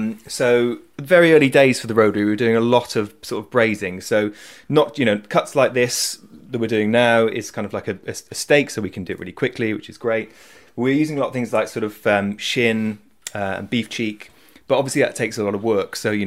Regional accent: South West England, United Kingdom; So, well, I grew up in the Forest of Dean, in a small sort of village in the middle of a forest.

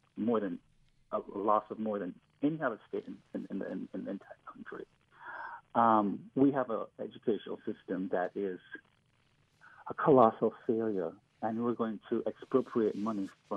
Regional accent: Jamaica; Well, I'm Caribbean black. I was born and raised in Jamaica.

